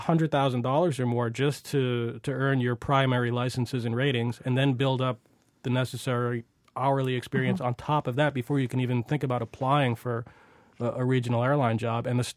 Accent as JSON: {"language": "English", "town": "Revere", "region": "Massachusetts", "country": "United States", "tie": "born or raised there", "said": "My background is strictly civilian. Yeah. I grew up in Revere, actually."}